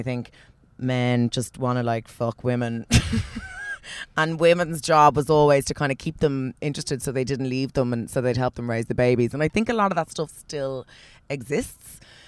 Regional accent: Ireland; I'm Irish and it's hard for me to tell. I've lived in Australia for a while, but obviously I lived there as an Irish person

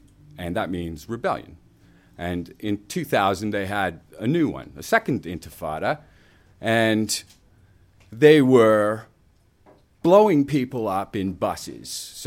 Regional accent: Canada; Well, when I was growing up in Canada, I was really a lazy kid.

